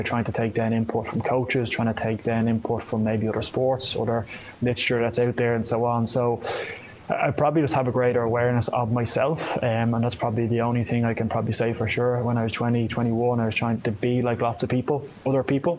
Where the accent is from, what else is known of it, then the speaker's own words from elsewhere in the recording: Glasnevin, Leinster, Ireland; one of the ways I'm very lucky is that I grew up in Glasnevin